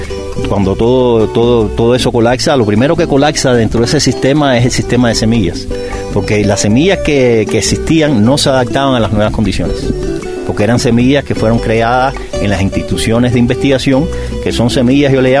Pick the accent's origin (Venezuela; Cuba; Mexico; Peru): Cuba; Havana; also born or lived in Bolivia; now in Murcia, Spain; Bueno, originariamente soy de Cuba, o sea, soy cubano, nací en Cuba, nací en La Habana. Pero he estado viviendo en Bolivia y ahora estoy basado en Murcia, España.